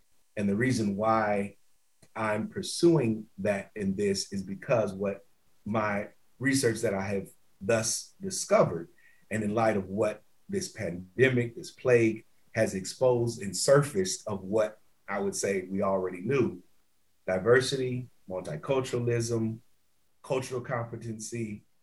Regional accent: Champaign-Urbana, Illinois, United States; I was born and raised in Champaign-Urbana, Illinois, right?

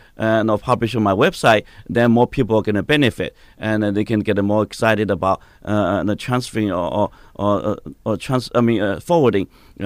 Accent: Suzhou, Jiangsu, China; was born and raised in China, a city called Suzhou, China. I'm going back this weekend

